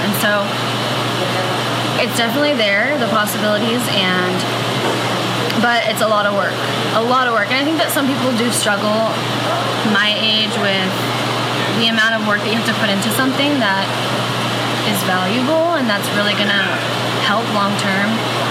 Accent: Katy, Texas, United States; also born or lived in Humble, Texas / Fredericksburg, Texas; Okay, so I was born in Humble, Texas, and that's kind of near Houston. My family moved to Katy, a little outside of Houston, kind of grew up there.

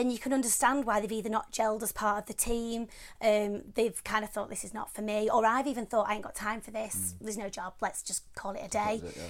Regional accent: Yorkshire and the Humber, United Kingdom; Well, I'm from Yorkshire, I'm as tight as they come

